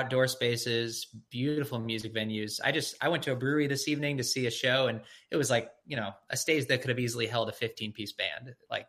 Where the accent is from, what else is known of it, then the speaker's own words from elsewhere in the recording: St. Louis, Missouri, United States; Yeah, so I grew up in St. Louis, Missouri. I grew up in Jewish summer camps.